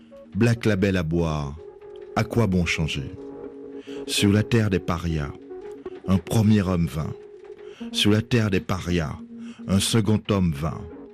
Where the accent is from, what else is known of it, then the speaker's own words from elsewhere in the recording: Pointe-à-Pitre, Guadeloupe, France; born there; je suis né dans ce quartier, j'ai vécu de ce quartier, je suis ambassadeur aussi du Memorial Act et j'en suis fier parce que je suis né à Pointe-à-Pitre.